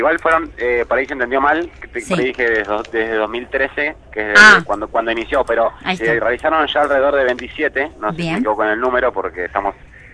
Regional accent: La Plata, Buenos Aires Province, Argentina; somos platenses

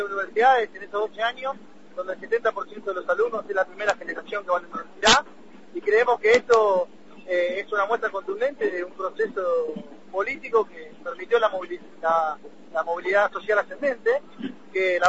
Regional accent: Mar del Plata, Buenos Aires Province, Argentina; Yo soy de Mar del Plata

